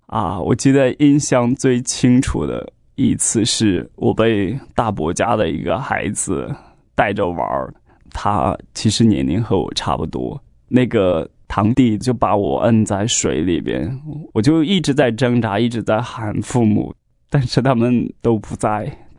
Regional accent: Henan, China; born there; 我出生在大陆河南省一个很偏远的小山村，父母一辈子就没有出过农村，他们在那个地方耕种劳作。

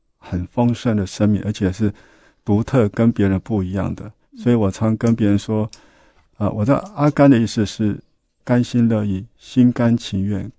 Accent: Yonghe, New Taipei, Taiwan; 我是从小出生在永和

